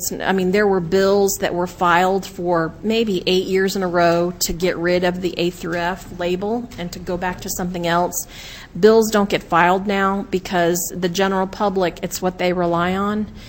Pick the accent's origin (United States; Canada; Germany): United States; Pine Hills, Florida; I grew up in Central Florida in an area called Pine Hills, one of the most poor, high-crime communities.